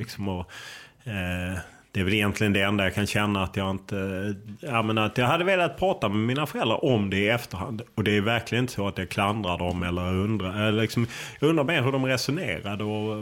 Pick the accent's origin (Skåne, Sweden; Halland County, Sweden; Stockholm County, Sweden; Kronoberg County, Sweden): Skåne, Sweden; Lund; det var någon slags bullerbyn där jag växte upp i Lund, ett kvarter som var fullt av barnfamiljer